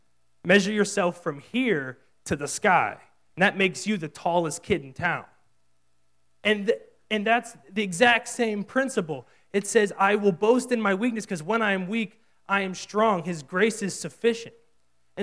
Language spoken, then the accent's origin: English; Pittsburgh, Pennsylvania, United States; I mean, I'm from Pittsburgh, and we're nice people, but we're not known for being particularly friendly.